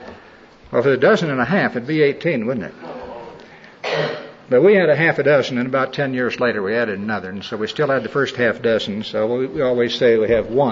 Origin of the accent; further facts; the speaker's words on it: Missouri, United States; I was brought up in Missouri, on to the east of you.